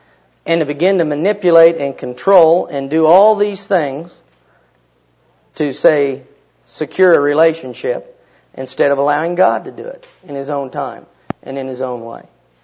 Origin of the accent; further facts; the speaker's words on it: Kansas, United States; I'm from Kansas